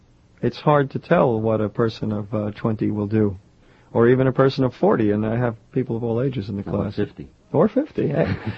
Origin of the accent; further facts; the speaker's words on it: New York, United States; I grew up here in New York.